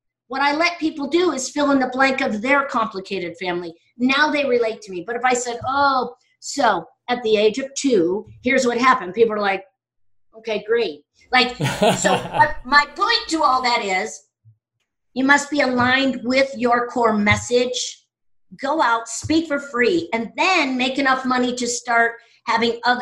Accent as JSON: {"language": "English", "town": "Chicago", "region": "Illinois", "country": "United States", "said": "I'm from Chicago originally. Everything is yesterday or the day before."}